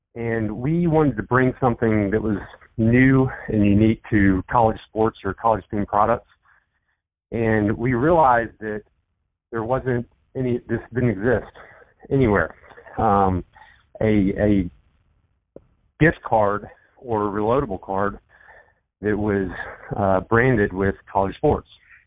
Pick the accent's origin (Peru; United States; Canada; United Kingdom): United States; the South; our home ground since we're from the South.